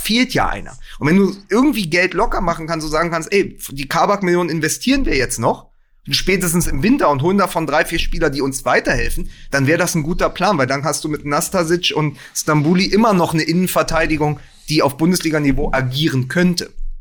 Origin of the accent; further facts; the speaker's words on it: Berlin, Germany; da bin ich natürlich als Berliner immer noch traurig